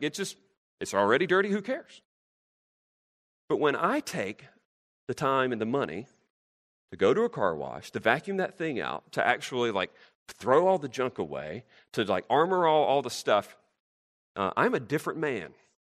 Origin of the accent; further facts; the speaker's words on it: North Carolina, United States; You're an old school southerner like me. I'm from North Carolina.